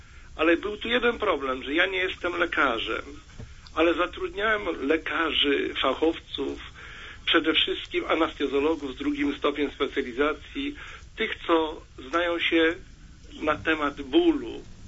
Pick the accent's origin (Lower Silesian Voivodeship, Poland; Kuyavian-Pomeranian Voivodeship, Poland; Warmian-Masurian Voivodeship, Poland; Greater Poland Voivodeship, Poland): Lower Silesian Voivodeship, Poland; Wrocław; ponieważ ja jestem z Wrocławia